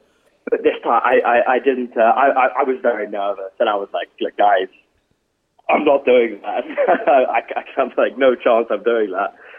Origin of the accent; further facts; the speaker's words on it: England, United Kingdom; now in Switzerland; I'm from England, but I live in Switzerland.